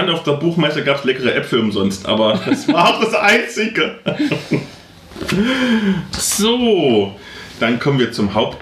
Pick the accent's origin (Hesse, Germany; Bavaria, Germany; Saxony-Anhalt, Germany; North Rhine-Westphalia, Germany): Saxony-Anhalt, Germany; Halle; wo ich herkomme, in Halle aus dem Ghetto